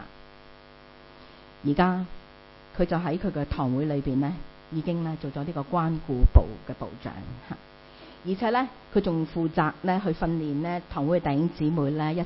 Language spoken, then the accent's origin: Chinese; Hong Kong; 我们知道，如果我们在香港大的人，我们知道九龙城寨是一个很邪恶黑暗的地方